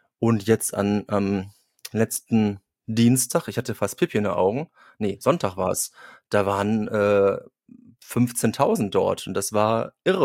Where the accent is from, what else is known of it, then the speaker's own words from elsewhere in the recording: Cologne, North Rhine-Westphalia, Germany; moved away; Ich bin Kölner